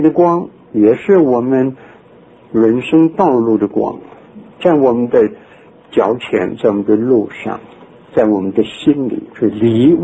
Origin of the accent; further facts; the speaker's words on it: China; 肉体在我们中国人的作品里头，我们的用的词句里头常常提到灵肉之争